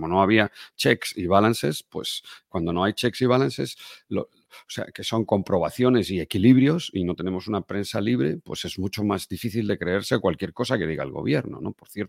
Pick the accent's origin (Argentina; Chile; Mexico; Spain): Spain; En España, en la España que yo conocí, en la España de niño, en la España franquista